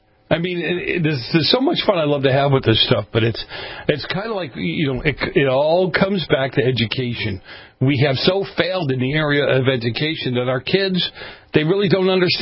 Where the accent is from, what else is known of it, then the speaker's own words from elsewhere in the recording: Boston, Massachusetts, United States; I grew up in Boston.